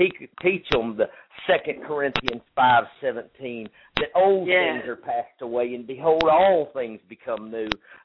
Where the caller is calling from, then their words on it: Texas, United States; I'm calling from Texas